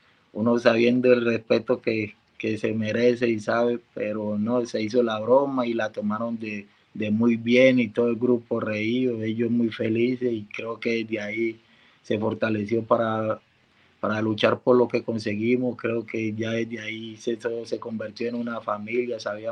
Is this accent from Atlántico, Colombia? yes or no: yes; Barranquilla, Atlántico, Colombia; now in Los Angeles, United States; es una tradición de acá de Colombia, de Barranquilla